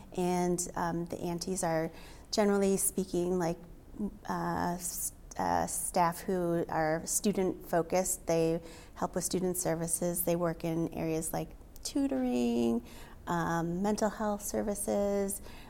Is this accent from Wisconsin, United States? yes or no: yes; Wisconsin, United States; Yeah, I'm Oneida, mm-hmm. So I'm not Ho-Chunk. You know, I grew up near Green Bay